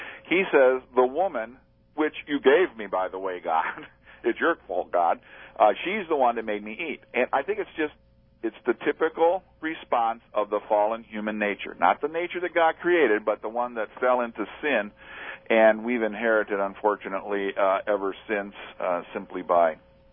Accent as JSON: {"language": "English", "town": "Cleveland", "region": "Ohio", "country": "United States", "said": "and I'm from Cleveland. I can't tell anybody that around here."}